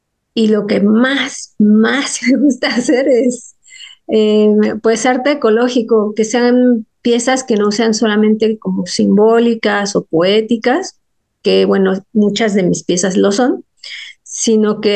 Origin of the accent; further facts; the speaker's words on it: Mexico City, Mexico; born there; crecí en un ambiente que yo diría que era mixto, es decir, nací en la Ciudad de México, oficialmente soy xochimilca, la familia de mi mamá es de Xochimilco, y la familia de mi papá son campesinos del Estado de México